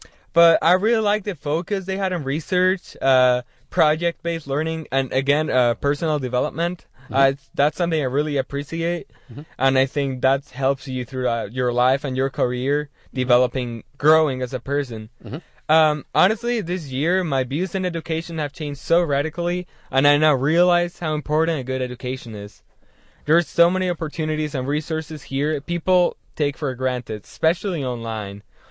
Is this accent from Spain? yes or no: yes; Spain; So my hometown in northwestern Spain has barely 80,000 inhabitants.